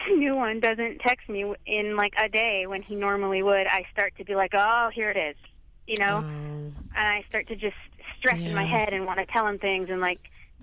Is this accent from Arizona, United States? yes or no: yes; Arizona, United States